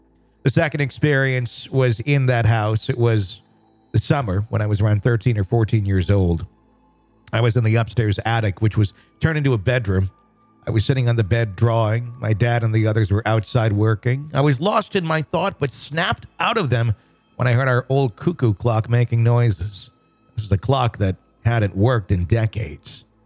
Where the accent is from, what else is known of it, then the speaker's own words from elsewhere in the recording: Sweden; I'm from Sweden.